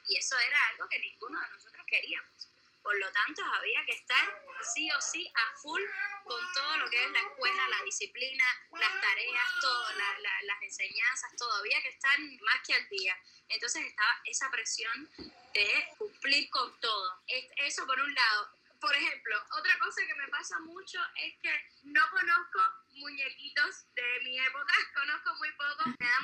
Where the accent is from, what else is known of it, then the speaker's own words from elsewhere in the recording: Guanabacoa, Havana, Cuba; yo vivía cuando era niña en Guanabacoa, y eso es un lugar, para los que no conocen, es alejado un poquito de lo que es el centro de la ciudad